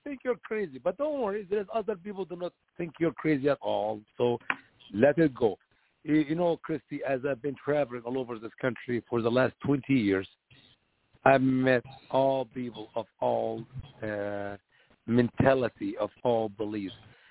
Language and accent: English; Egypt; English is a second language; liberals in America will like me so much if they know … I'm from Egypt.